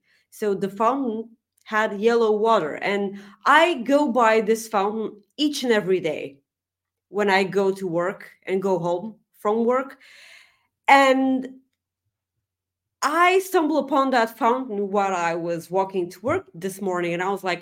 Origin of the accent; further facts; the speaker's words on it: Bulgaria; So the National Cup was won by a local team, you know, from my hometown. So, okay, so mind you, I don't watch Bulgarian football because I kind of want to keep my sanity.